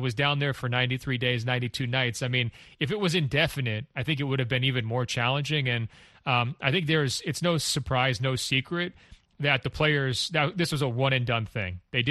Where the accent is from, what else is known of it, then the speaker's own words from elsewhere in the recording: Oregon, United States; there was wildfires back in my home state of Oregon